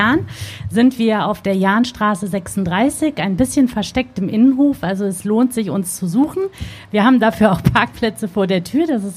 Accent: Italy; now in Düsseldorf, Germany; meine Idee war immer, meine Heimat so authentisch wie möglich euch nach Düsseldorf zu holen.

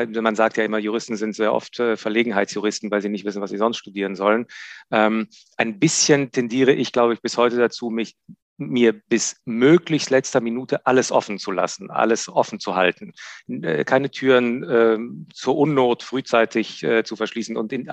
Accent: Israel; moved away as an adult; Ich bin aus Israel, wo ich geboren bin und aufgewachsen bin, nach Berlin gegangen

